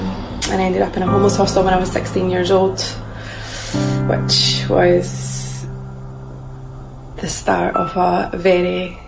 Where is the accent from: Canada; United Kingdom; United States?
United Kingdom; Edinburgh, Scotland; now in Musselburgh, United Kingdom; I'm 33 years old. I grew up in Edinburgh and now I live in Musselburgh, and this is my story.